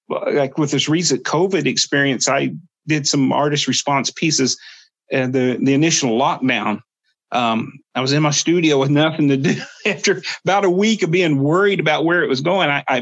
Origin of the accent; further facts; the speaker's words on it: Southeastern United States, United States; So a lot of times when I produce work on my people in the Muskogee, we're Southeastern Indian.